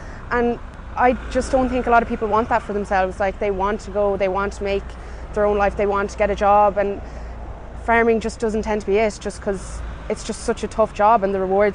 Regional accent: Connacht, Ireland; I'm 23, I'm from Mayo and I'm working in the Irish Defence Forces.

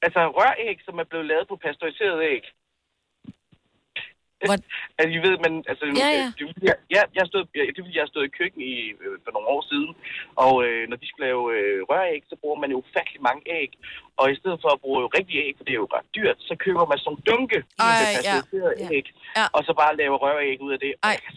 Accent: Thailand; Jeg kommer oprindeligt fra Thailand

